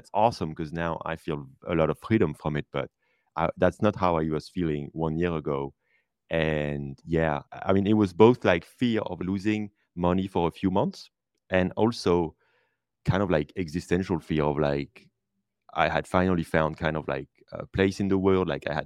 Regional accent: France; English is a second language; I was working remotely from my hometown in France.

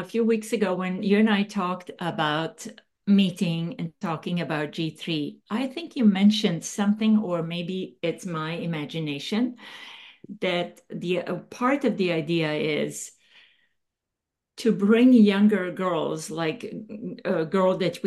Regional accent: Subotica, Vojvodina, Serbia; I parked at the square of Sonoma and I thought, this is my hometown. It's called Subotica.

